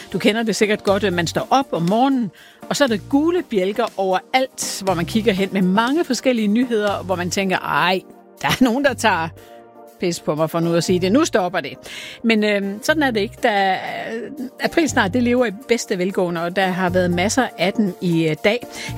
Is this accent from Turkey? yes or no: no; East Jutland, Denmark; altså som østjyde, så synes jeg ikke, at det er så god en idé